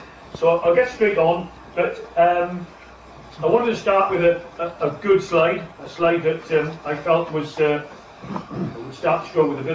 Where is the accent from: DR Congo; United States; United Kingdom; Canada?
United Kingdom; Wales; so obviously being a Welshman didn't worry me that much if I upset you